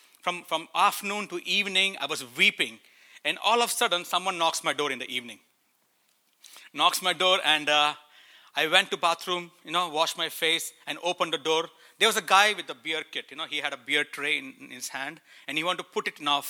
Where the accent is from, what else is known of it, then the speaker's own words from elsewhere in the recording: India; And he began to ask me, hey, so where you're from? I said, I'm from India.